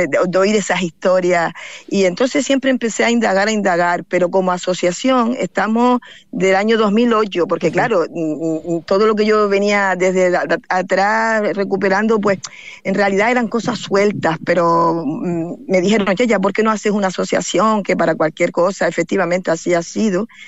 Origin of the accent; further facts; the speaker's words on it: Tuineje, Canary Islands, Spain; Yo me crié en Tuineje como pueblo, y allí antiguamente pues no había luz eléctrica, la luz llegó muy tarde